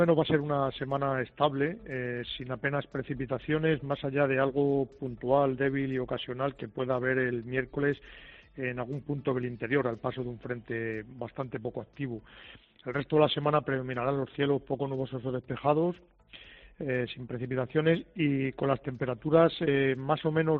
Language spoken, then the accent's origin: Spanish; Salamanca, Castile and León, Spain; No, efectivamente, soy de Salamanca.